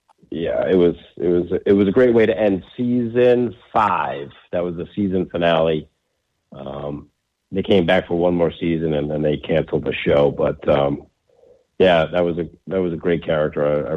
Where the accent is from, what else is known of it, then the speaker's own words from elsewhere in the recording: New York, United States; I'm from Long Island.